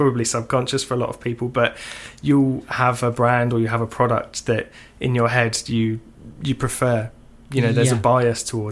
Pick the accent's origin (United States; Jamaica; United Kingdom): United Kingdom; Southampton, South East England; So I was born and raised in Southampton, or just on the outskirts, studied locally